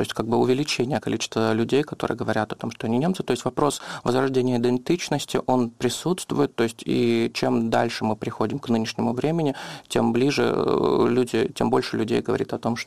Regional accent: Crimea, Ukraine; я постараюсь виражатися русським язиком. Для мене зараз це немножко удобніше, так як я з Криму

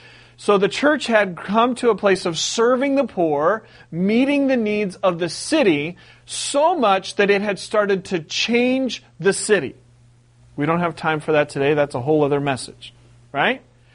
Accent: West Coast, United States; I sound like everyone on TV because I'm from the West Coast.

